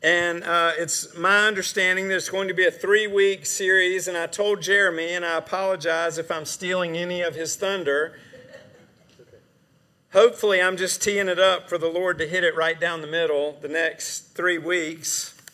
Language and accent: English; Sumter, South Carolina, United States; I grew up in Sumter and I started going to Camp St. Christopher when I was 10 years old.